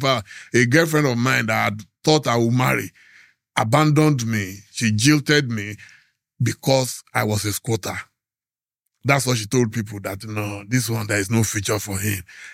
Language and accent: English; Nigeria; moved away; I never planned to leave as a Nigerian. Some people dream of going abroad. No. I went abroad out of absolute necessity and out of desperation, not because I wanted to.